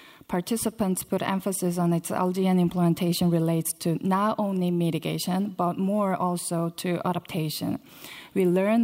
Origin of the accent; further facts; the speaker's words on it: South Korea; from the Republic of Korea, working in the Korea Forest Service.